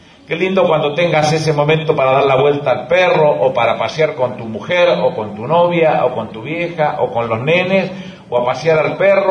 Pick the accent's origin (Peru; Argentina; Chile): Argentina; Quilmes, Buenos Aires Province; Yo soy de Quilmes y en Quilmes, cuando las cosas pasan